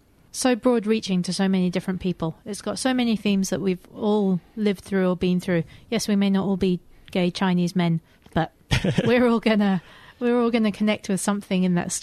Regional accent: South Africa; now in Australia; And so I wasn't South African anymore. I wasn't English. Now I'm Australian.

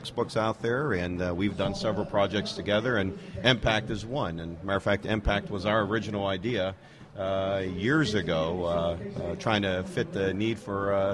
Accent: Youngstown, Ohio, United States; I'm from Youngstown, Ohio.

